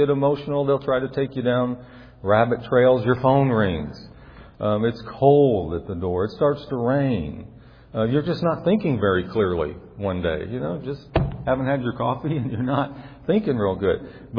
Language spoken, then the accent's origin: English; the South, United States; now in Illinois, United States; But I grew up in the South, and I think I speak a little slow sometimes